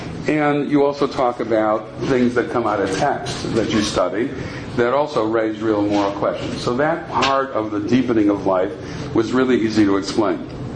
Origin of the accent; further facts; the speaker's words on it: Milwaukee, Wisconsin, United States; I grew up in Milwaukee, not exactly the largest of Jewish communities, no Jewish restaurants whatsoever, no kosher restaurants, I mean, no day schools, so I was in public school throughout my life